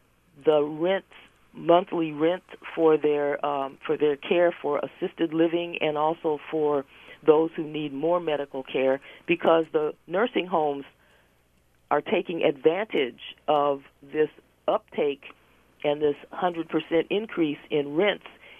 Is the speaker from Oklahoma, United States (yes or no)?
no; Berkeley, California, United States; I'm from Berkeley.